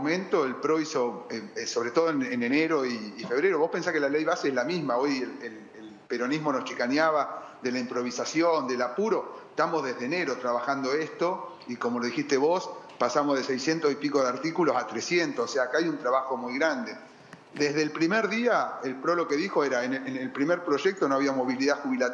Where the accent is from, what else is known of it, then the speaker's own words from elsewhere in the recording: La Pampa, Argentina; yo te voy a hablar de la provincia de La Pampa, que es de donde soy yo.